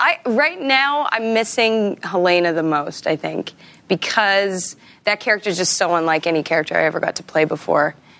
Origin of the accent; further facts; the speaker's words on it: Regina, Saskatchewan, Canada; Yeah. Yeah. I'm from Regina.